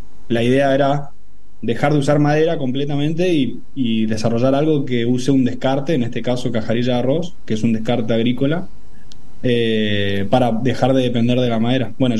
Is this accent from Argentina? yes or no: yes; Corrientes, Argentina; Soy de Corrientes, sí, de Corrientes Capital.